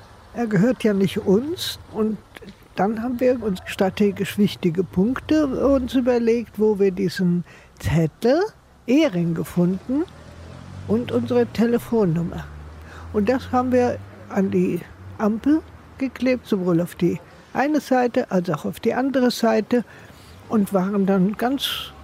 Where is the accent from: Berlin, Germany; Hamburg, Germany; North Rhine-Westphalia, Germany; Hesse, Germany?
Berlin, Germany; Ich bin aus Berlin-Zehlendorf